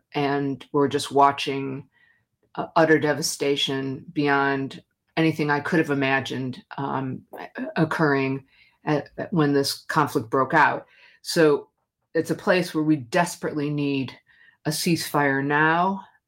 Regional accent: Milwaukee, Wisconsin, United States; born there; You know, I was born in Milwaukee, Wisconsin, so talking with you feels like coming home.

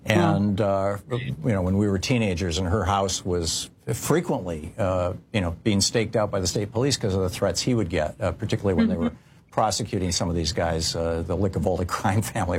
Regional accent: Michigan, United States; I mentioned I grew up in Michigan.

